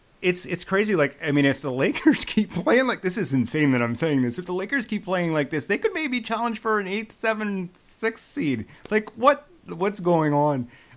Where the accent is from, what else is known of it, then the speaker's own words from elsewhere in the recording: Philadelphia, Pennsylvania, United States; I mean, I grew up around Philadelphia. I obviously can't like anything Dallas, but.